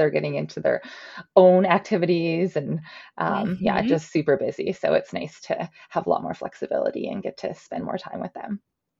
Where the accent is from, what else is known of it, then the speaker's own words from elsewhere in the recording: Cranbrook, British Columbia, Canada; now in Calgary, Canada; Yeah, I'm actually from Cranbrook, BC, but I've been in Calgary for 18 years now. So I do call Calgary home, but my husband is actually from Winnipeg. So that's what brought me out there. So yeah, I'm located in Calgary.